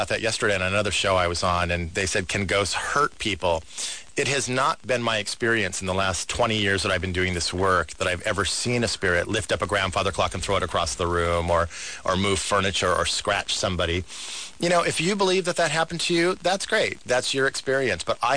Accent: Burbank, California, United States; I'm from Burbank. I'm a local kid, you know, guy.

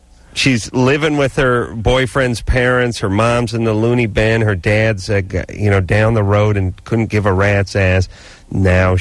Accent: North Hollywood, California, United States; I grew up in North Hollywood, which is the dump that is just east of Van Nuys.

